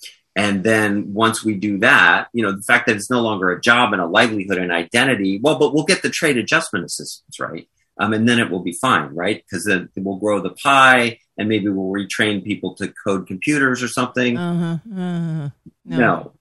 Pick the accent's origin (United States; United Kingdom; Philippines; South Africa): United States; New York; He's the guy from Queens. I grew up in New York.